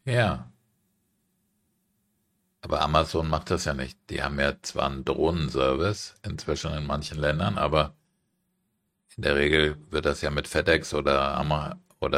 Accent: Frankfurt, Hesse, Germany; ich bin ein Frankfurter Junge.

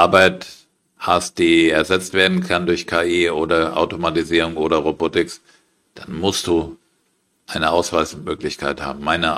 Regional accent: Frankfurt, Hesse, Germany; Ich bin ja in Frankfurt aufgewachsen

